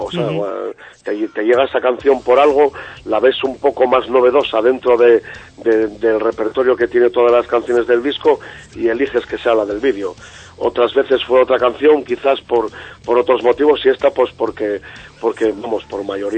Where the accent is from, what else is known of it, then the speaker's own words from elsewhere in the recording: Asturias, Spain; somos asturianos y vamos, y es la identidad de la banda, son nuestras raíces, son y es la tierra donde nacimos